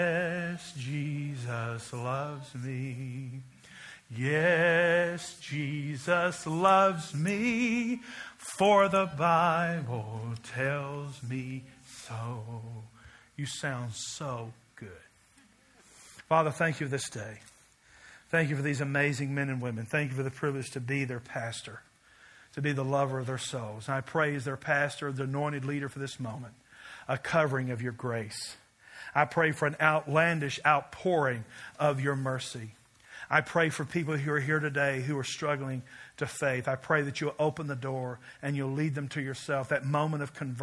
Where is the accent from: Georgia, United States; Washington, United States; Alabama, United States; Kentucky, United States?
Kentucky, United States; I'm from Kentucky, where smoking's a spiritual gift.